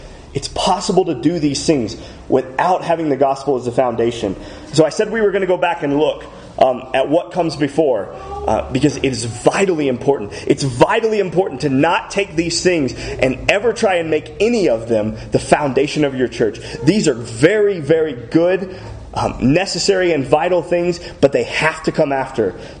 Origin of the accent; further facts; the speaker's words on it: Texas, United States; I don't want to bash on Texas, but my wife and I come from Texas, right? Everybody in Texas goes to church, it seems like.